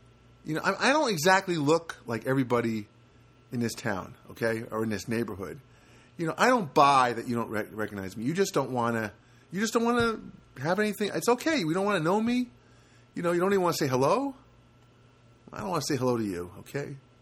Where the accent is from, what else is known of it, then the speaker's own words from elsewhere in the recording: New Jersey, United States; I grew up in New Jersey. I grew up in a kind of neighborhood where there was a sense of community